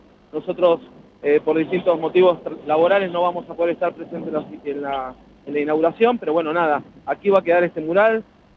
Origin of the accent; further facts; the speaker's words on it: Argentina; como argentinos y argentinas